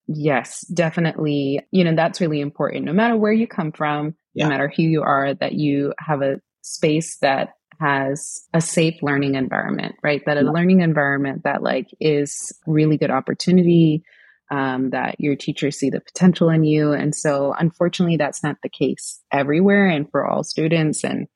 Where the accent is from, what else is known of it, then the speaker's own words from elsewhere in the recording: Houston, Texas, United States; because I grew up in Houston and I don't think I really like appreciated it that much until I like left for a while.